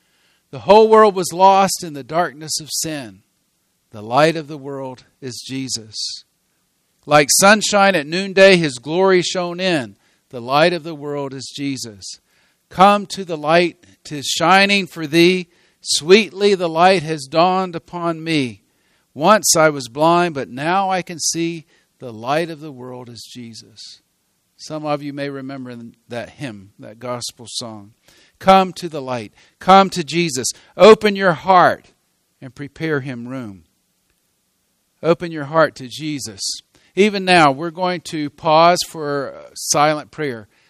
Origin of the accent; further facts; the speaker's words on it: North Carolina, United States; I went to college in Nyack, New York. I grew up in North Carolina. It was a 10-hour trip